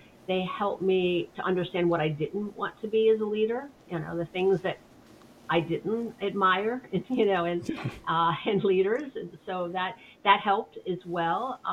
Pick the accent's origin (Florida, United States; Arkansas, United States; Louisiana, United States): Florida, United States; Miami; I was living in Miami, born and raised in Miami, and met the CEO of Ryder Truck Rental.